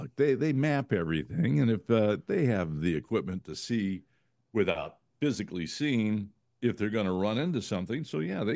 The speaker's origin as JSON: {"language": "English", "region": "California", "country": "United States", "tie": "born or raised there", "said": "I grew up out in California and over in Cochrane and places"}